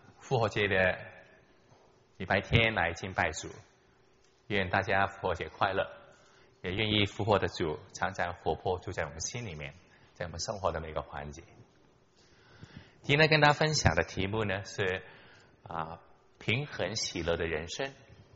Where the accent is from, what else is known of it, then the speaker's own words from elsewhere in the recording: Hong Kong; 我是在香港出生长大的，我在中学的时候信了主